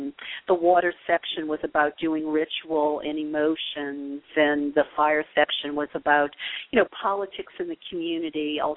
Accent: the South, United States; As a woman, you know, growing up in the South, I didn't even know that I was a second-class citizen.

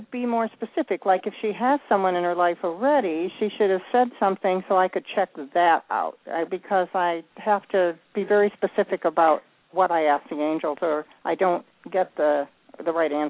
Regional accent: Michigan, United States; What part of Michigan? I'm from Michigan originally.

